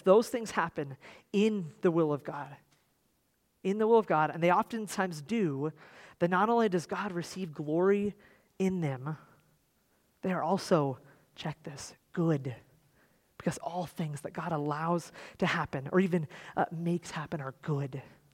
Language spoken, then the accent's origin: English; Tremonton, Utah, United States; most of my life, I'm from Tremonton, so I've driven this direction.